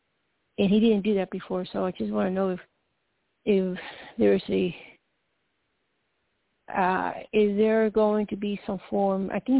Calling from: Colorado, United States; from Colorado.

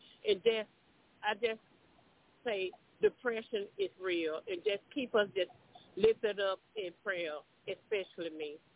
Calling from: Shreveport, Louisiana, United States; I'm calling from Shreveport, Louisiana. And I would like for y'all to pray for me, for my family down here in Shreveport, and also in Dallas, Texas.

